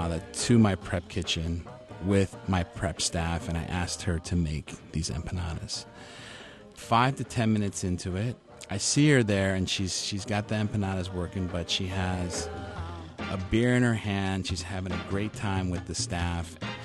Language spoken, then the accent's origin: English; Chicago, Illinois, United States; Growing up in Chicago in a cold winter day, typically on a Sunday afternoon while my dad and two brothers and I were watching a Bears football game, empanadas would just appear in front of my lap